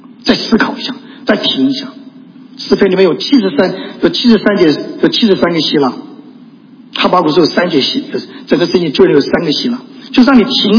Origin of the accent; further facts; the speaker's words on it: Taiwan; 我们从台湾来，台湾最近常有台风